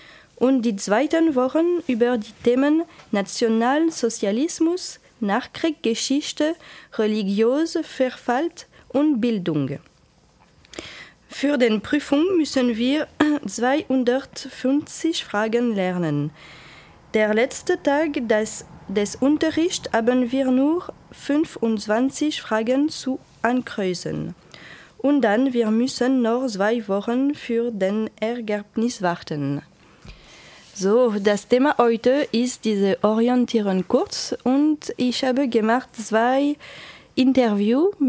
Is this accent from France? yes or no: yes; France; German is a second language; Ich bin Franzose